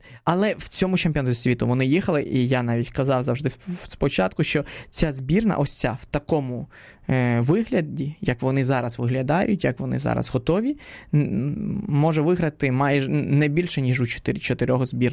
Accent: Spain; Ukrainian is a second language; Я як іспанець поставив би Іспанію.

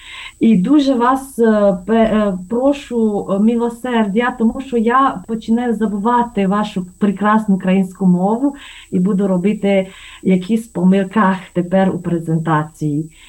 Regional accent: Romania; Ukrainian is a second language; Я від початку хочу сказати, що я румунка.

